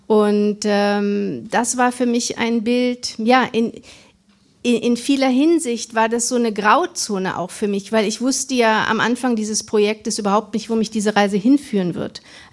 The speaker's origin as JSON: {"language": "German", "town": "Cuxhaven", "region": "Lower Saxony", "country": "Germany", "tie": "born there", "said": "ich kannte Cuxhaven überhaupt nicht. Ich wusste auch gar nicht den Ort. Ich kannte den Ort nicht, wo ich geboren bin."}